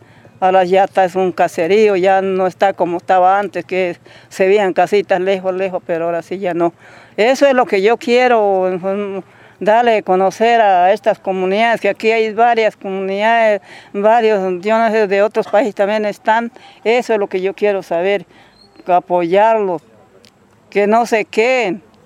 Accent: Jambaló, Cauca, Colombia; Yo soy de Jambaló, el lugar de Jambaló, pero vivo en la vereda Vitoyó.

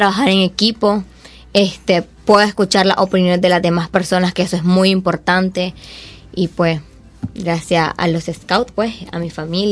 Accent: Matagalpa, Nicaragua; soy de Matagalpa. Entonces, al venir acá, he tenido que ser un poco más independiente

